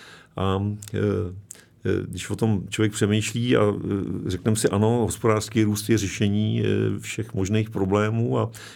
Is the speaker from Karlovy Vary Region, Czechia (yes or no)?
yes; Karlovy Vary, Karlovy Vary Region, Czechia; jsem z Varů, tak jsem pyšnej Varák